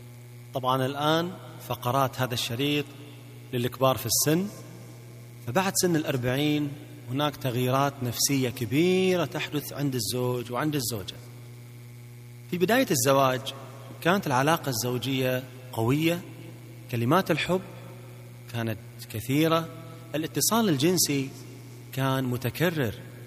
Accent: Kuwait; عندنا في الكويت

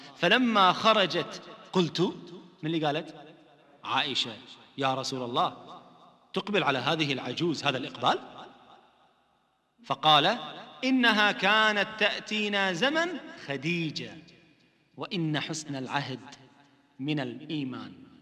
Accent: Kuwait; طيب، اللبنة والزاد، هذه قصة طلاق عندنا في الكويت.

